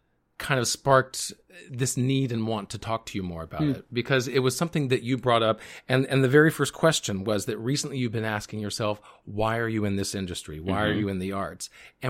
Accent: the South, United States; And I grew up in the South, which is very similar.

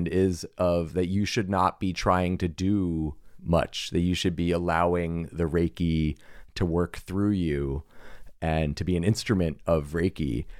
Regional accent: New York, United States; I grew up in New York.

